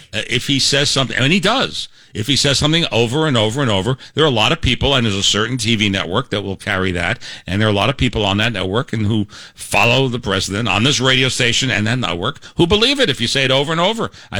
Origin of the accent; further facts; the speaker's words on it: Astoria, New York, United States; Hey, Carol, in my hometown of Astoria.